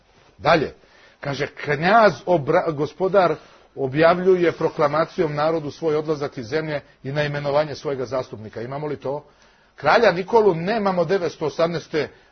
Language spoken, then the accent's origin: Serbian; Serbia; Ja se klanjam toj žrtvi kao Srbin iz Srbije.